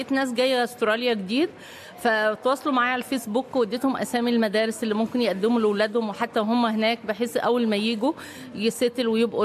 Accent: Egypt

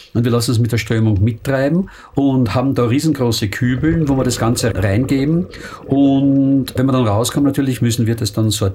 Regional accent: Austria; now in Brisbane, Australia; bin Österreicher und bin hier in Brisbane zu Hause.

